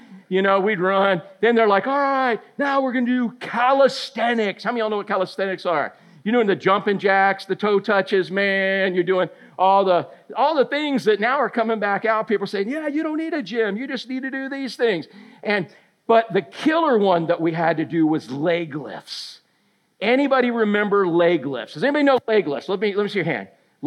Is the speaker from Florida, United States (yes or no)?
yes; Pine Hills, Florida, United States; growing up in Pine Hills, west side of Orlando, now it's Crime Hills. Back then it was a little more suburban